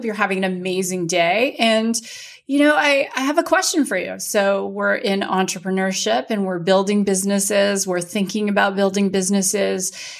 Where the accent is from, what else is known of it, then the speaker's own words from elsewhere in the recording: Canada; now in United States; since I'm Canadian, but I live here in the US